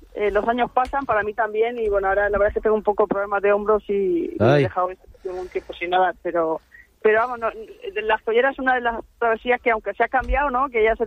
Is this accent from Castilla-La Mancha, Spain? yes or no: yes; Puertollano, Castilla-La Mancha, Spain; Yo soy de Ciudad Real, de Puerto Llano exactamente